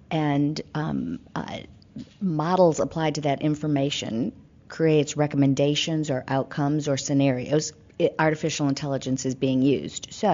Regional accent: Midwest, United States; I grew up in the Midwest.

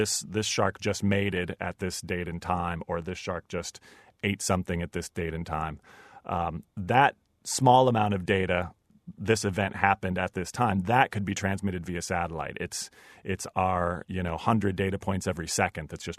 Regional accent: Michigan, United States; I grew up in Michigan, and the only thing I knew about sharks is what I had seen in Jaws.

